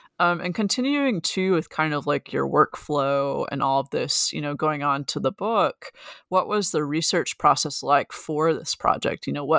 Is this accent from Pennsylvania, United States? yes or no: no; Mobile, Alabama, United States; I grew up in Mobile